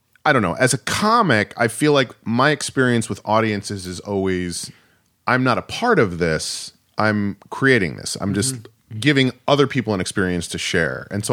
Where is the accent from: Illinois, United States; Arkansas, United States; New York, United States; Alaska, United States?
New York, United States; New Rochelle; From New Rochelle, New York, which is outside New York City.